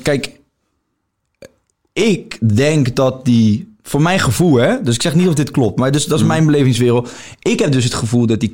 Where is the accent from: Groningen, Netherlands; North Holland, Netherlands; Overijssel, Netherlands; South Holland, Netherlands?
South Holland, Netherlands; Rotterdam; born there; Ik ben geboren in Rotterdam, ik praat zo.